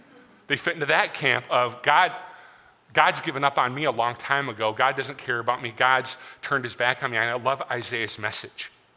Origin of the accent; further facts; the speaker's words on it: Michigan, United States; She grew up in my home state on a small cherry farm in Traverse City, Michigan.